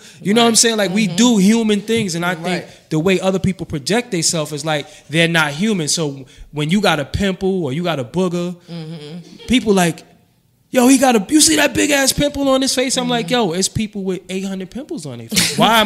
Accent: Brooklyn, New York, United States; I'm from Brooklyn, as y'all know.

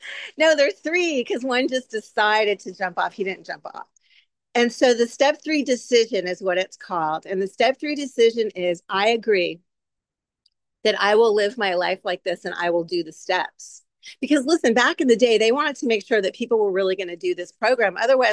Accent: San Diego, California, United States; People from L, I'm from San Diego, but people from LA, I think, made that up

